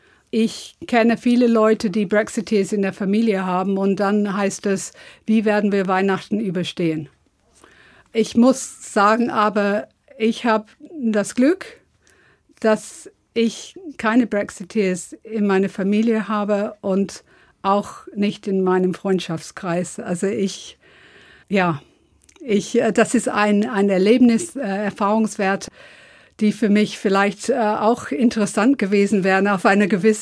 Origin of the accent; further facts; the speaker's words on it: London, United Kingdom; German is a second language; Also ich komme zwar aus Südlondon, aber ich schätze mittlerweile weniger Stadt und mehr Land.